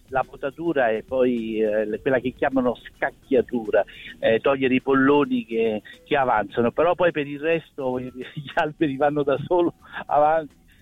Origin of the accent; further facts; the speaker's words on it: Naples, Campania, Italy; Sono napoletano, per cui la canzone napoletana proprio nella storia